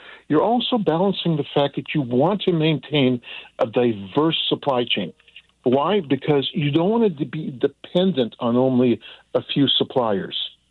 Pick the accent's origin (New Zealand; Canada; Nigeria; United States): Canada; I'm a dual citizen. I'm originally from Canada. I'm an American. I'm what we call a Canucian.